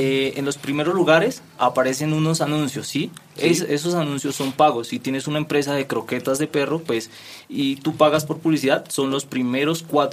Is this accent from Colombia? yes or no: yes; Paz de Ariporo, Casanare, Colombia; now in Bogotá, Colombia; Soy llanero, soy de Pasareporo, Casanare. Llevo viviendo acá en Bogotá 5 meses por lo de la empresa.